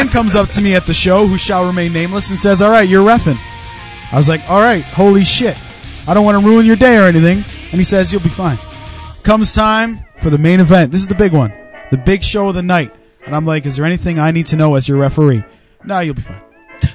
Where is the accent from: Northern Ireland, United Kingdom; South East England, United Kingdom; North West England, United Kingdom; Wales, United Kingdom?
Wales, United Kingdom; No. I'm Welsh, but I'm not